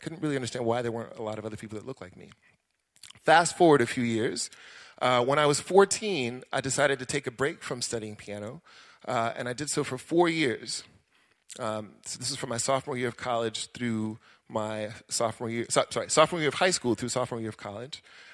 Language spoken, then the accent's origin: English; Washington, District of Columbia, United States; born there; I was born here in the United States, in Washington, D.C., and I sound very much like an American, but I did not really grow up, at least initially, as an American.